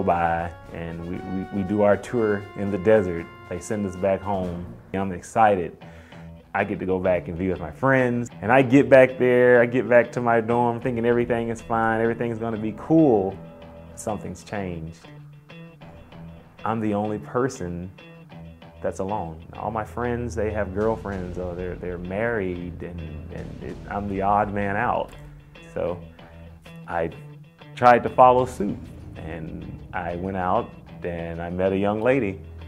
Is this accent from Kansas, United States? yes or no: no; Elmore, Alabama, United States; I was born and raised in Elmore, Alabama.